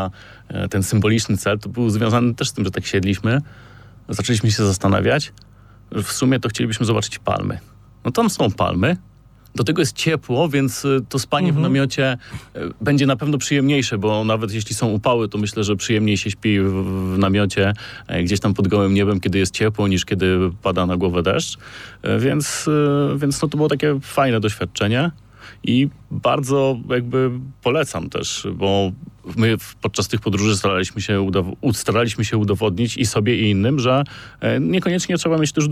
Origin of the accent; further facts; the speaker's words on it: Staszów, Świętokrzyskie Voivodeship, Poland; Ja pochodzę ze Staszowa, niewielkie miasteczko w województwie świętokrzyskim.